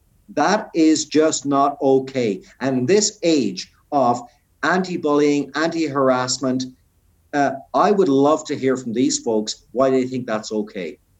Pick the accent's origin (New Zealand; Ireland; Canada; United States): Canada; British Columbia; And me as a British Columbian